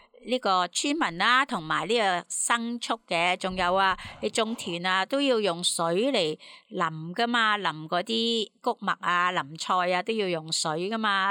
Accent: Guangdong, China; 咁我哋广东人叫做猪小肚。

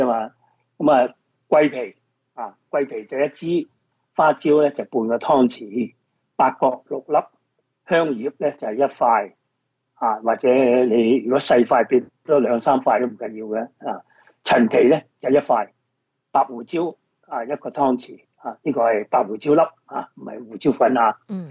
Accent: Hong Kong; 但係我哋香港人或者廣東人咧叫生抽

